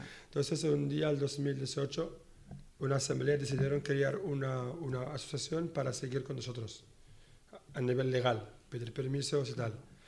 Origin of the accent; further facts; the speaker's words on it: Chefchaouen, Tanger-Tetouan-Al Hoceima, Morocco; Yo y otros compañeros somos de Shawen y podemos aportar mucho.